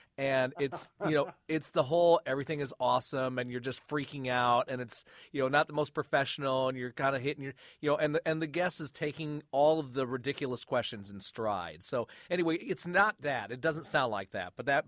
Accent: Michigan, United States; But yeah, that was growing up in Michigan. They were my introduction to fried clams.

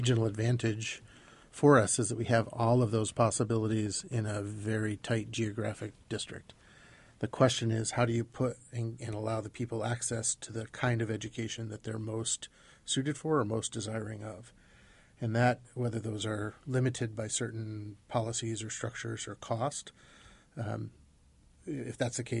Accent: East Coast, United States; now in Indianapolis, United States; I'm a transplant from the East Coast with three kids

